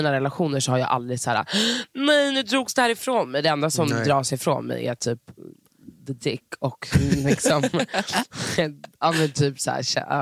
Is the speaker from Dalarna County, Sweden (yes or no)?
no; Stockholm, Stockholm County, Sweden; Alltså jag är så söder som man kan bli. Jag har bott i innerstan hela mitt liv.